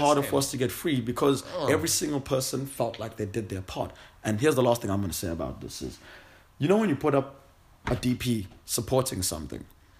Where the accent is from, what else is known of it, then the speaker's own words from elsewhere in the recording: South Africa; as a South African